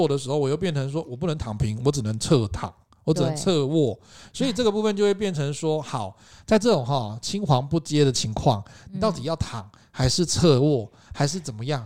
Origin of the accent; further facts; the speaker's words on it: Taiwan; 这个我们台湾这边也有一个类似的、就是说以前小时候我们都不爱吃苦瓜